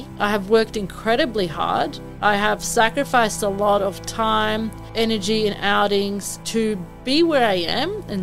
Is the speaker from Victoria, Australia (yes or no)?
no; Darwin, Northern Territory, Australia; I'm a Darwin-born Greek, part of the Greek community, as I've mentioned. And I grew up in Darwin. I went to school here locally